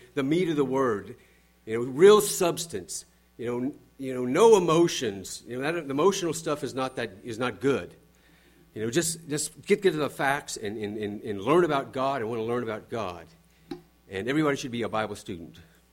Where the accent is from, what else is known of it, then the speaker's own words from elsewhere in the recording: New Mexico, United States; I grew up in New Mexico, an unamended ecclesia in New Mexico.